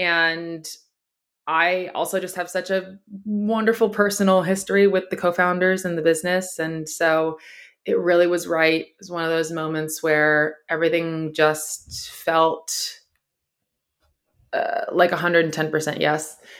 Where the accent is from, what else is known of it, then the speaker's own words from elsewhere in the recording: Canada; I never ever, maybe because I'm Canadian, will be anything less than kind about it.